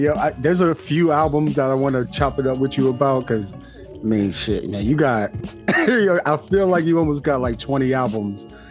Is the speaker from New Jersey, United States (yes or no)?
yes; Camden, New Jersey, United States; I'm from Camden, right over the bridge from Philly. So, yo, this is home right here, man.